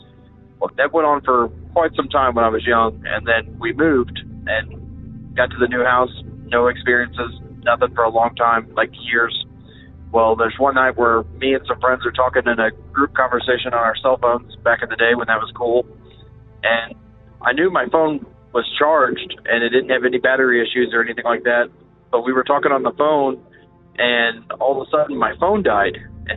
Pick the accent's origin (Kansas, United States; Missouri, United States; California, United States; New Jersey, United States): Missouri, United States; Hey Derek … I'm from Missouri.